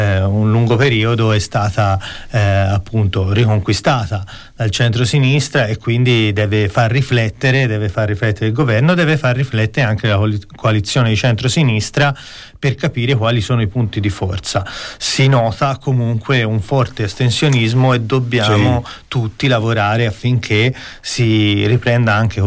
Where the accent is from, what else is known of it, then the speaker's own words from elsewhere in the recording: San Casciano, Tuscany, Italy; Io sono di San Casciano